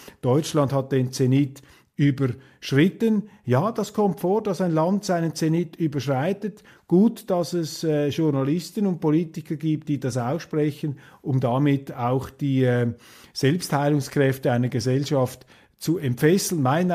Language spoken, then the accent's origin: German; Switzerland; Und da habe ich als Schweizer ein ganz anderes Verständnis